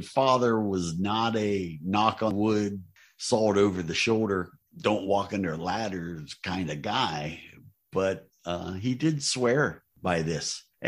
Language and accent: English; Ohio, United States; a woman in the church that I grew up in back in Tuscarawas County